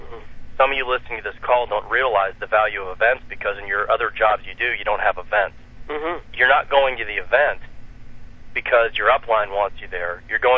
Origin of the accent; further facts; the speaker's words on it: Grand Rapids, Michigan, United States; I'm from Grand Rapids, which is the home of the Big